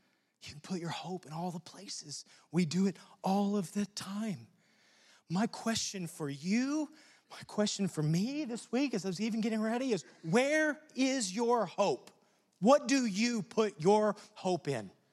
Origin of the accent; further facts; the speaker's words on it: Texas, United States; I grew up in Texas. And because of that, I was indoctrinated as a Dallas Cowboys fan.